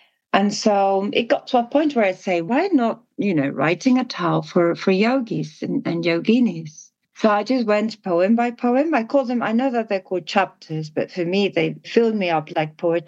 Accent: Oviedo, Asturias, Spain; I grew up in a little town called Oviedo in the north of Spain, in a coastal region, a mountainous region called Asturias.

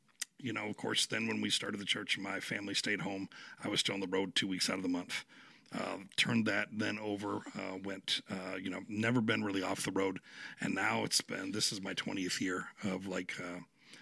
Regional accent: Michigan, United States; I mean, where I grew up in Michigan, it was, of course, most of the names of the towns around there were like Indian names

